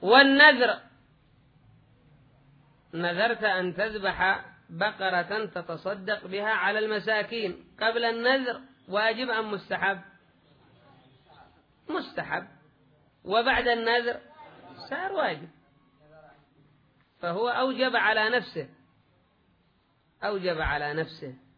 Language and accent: Arabic; Yemen; هذا عندنا في اليمن الأحكام الجاهلية